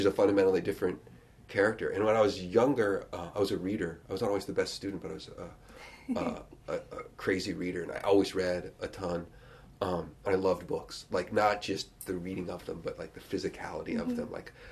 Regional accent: Dayton, Ohio, United States; So I grew up in Dayton, and I could not remember, and I still can't remember, which is sort of disturbing to me

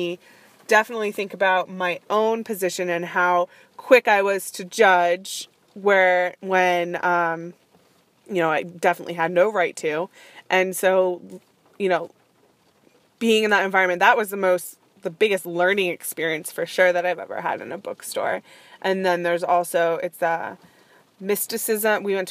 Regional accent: United States; it was kind of uncomfortable for me, obviously, being an American

